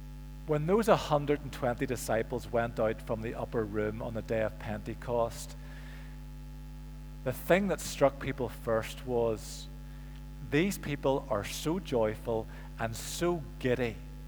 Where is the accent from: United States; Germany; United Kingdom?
United Kingdom; Northern Ireland; David mentioned one of our weaknesses as Northern Irish Christians, and that is judgmentalism.